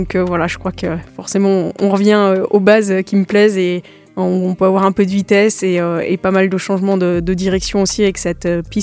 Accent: Arcs 1800, Auvergne-Rhône-Alpes, France; C'est vrai que j'ai grandi ici, je suis née à Bourg-Saint-Maurice, j'ai grandi à Arcs 1800

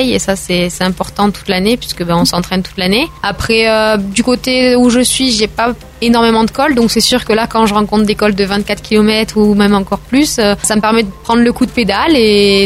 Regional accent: Aix-en-Provence, Provence-Alpes-Côte d'Azur, France; born there; Je suis née à Aix-en-Provence, mais j'habite à Mimet et je suis actuellement en train de faire construire du côté de l'Orgue, un peu plus à l'est.

